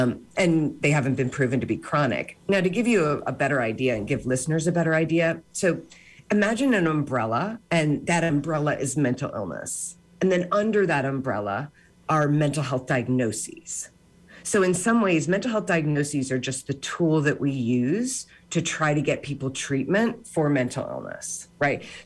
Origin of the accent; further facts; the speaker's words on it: Chicago, Illinois, United States; But I should say, back to your question, I'm from Chicago and I'm here now.